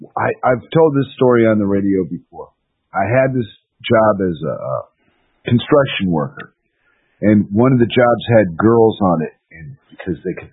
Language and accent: English; United States; When I went to England in the 90s, and I was from America, sometimes that was some hot shit.